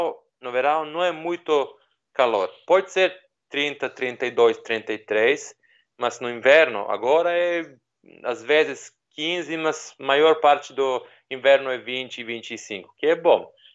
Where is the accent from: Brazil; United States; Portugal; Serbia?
Serbia; Niš, Southern and Eastern Serbia; Portuguese is a second language; Não, eu não sou de Belgrado, eu sou da segunda maior cidade do país. Ele é cidade no sul do país. O nome da cidade é Nish.